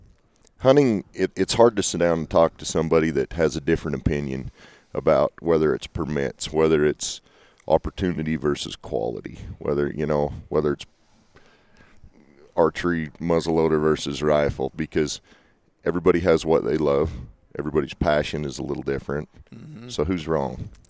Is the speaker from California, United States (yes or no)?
no; Manti, Utah, United States; Well, I grew up down in San Pete County, down in Manti. Dad worked on a sheep ranch most of my life.